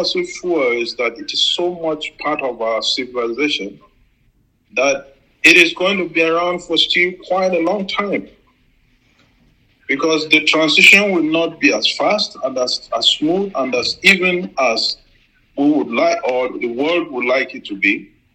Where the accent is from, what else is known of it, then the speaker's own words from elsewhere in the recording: Nigeria; now in Canada; Yeah, it's for us Nigerians, well, partly I'm Canadian now, but you never forget your roots.